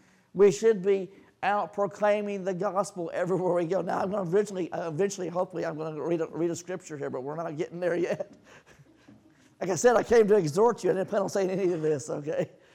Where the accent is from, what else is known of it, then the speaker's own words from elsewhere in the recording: Texas, United States; When I was a child, I lived in Texas. I was originally from Texas. My grandmother lived in Azle.